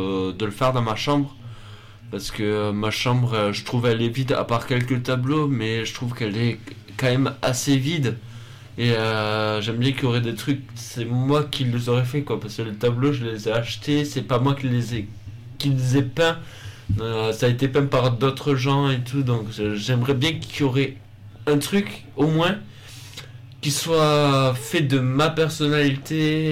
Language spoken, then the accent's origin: French; Toulouse, Occitanie, France; born there; Toulouse, c'est ma ville natale.